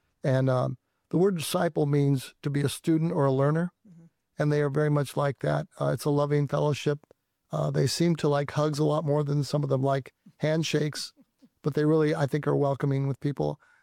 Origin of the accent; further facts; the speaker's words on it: Omaha, Nebraska, United States; I grew up in the Omaha area and did not grow up in a home that was active spiritually.